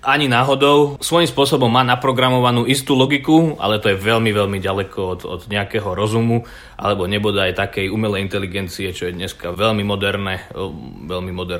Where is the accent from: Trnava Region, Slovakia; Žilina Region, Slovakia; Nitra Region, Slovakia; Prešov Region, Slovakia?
Nitra Region, Slovakia; Jacovce; also born or lived in Bratislava; dnes mám 25 aj nejakých drobných rokov a narodil som sa teda v Bratislave, ale väčšiu časť života som prežil v Jacovciach, to je taká malá dedina pri Topoľčanoch.